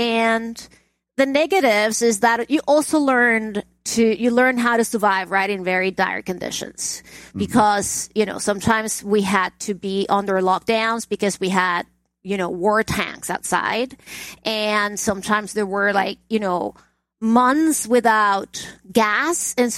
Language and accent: English; Caracas, Capital District, Venezuela; I grew up in Caracas, Venezuela.